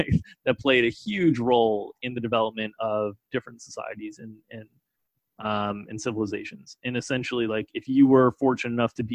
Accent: United States; born there; Like, I was born in the United States to a well-off family.

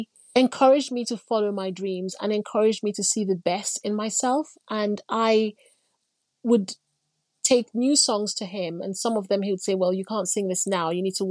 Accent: Nigeria; I grew up in Nigeria, but in the city, and everything was very city life in Nigeria.

